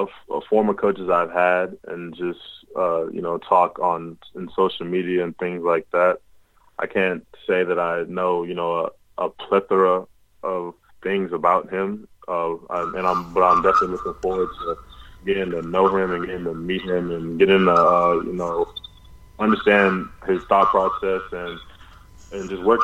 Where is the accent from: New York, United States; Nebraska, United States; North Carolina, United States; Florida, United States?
North Carolina, United States; Charlotte; a local pro day, since I'm from Charlotte, North Carolina.